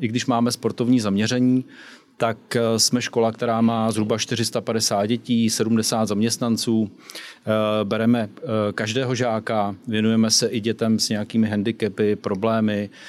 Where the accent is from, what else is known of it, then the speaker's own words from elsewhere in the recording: Prague, Czechia; moved away; Jsem původně z Prahy a přistěhoval jsem se nějakou shodou okolností do Litvínova. A v Litvínově jsem učil na prvním stupni.